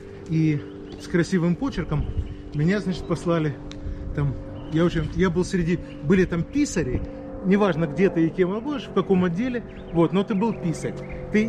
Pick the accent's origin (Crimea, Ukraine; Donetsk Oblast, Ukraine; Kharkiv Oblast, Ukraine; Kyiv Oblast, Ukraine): Kharkiv Oblast, Ukraine; Kharkiv; А я харьковчанин